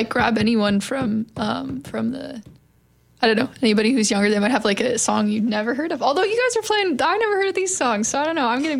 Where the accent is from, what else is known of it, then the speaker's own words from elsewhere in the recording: California, United States; Well, so I'm from California, so when I go home for Christmas, it's like six, seven-hour flight.